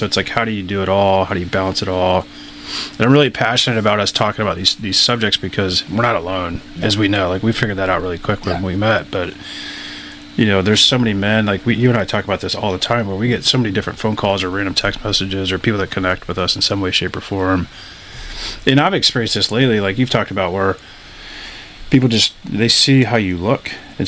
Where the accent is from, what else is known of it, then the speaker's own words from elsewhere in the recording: Griffith, Indiana, United States; I'm originally from Griffith, Indiana, which is outside of Chicago, basically next door to where … grew up, in Gary, Indiana, which nobody knows where my hometown is. I always say Chicago because it's just easier.